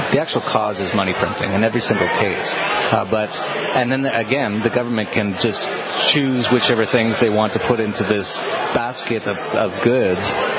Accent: Canada; Well, first of all, I'm from Canada originally

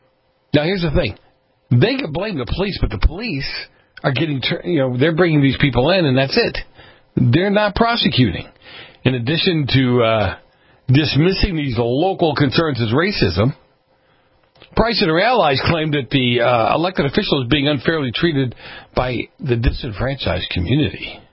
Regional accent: Boston, Massachusetts, United States; I grew up in Boston. I grew up in the north end of Boston. Heavy Dem area, obviously. There were a lot of immigrants there.

